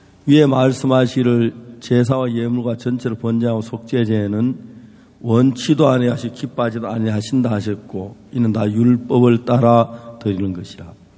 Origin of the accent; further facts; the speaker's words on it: Gyeongsang, South Korea; now in Gwangju, South Korea; 제가 경상도 사람인데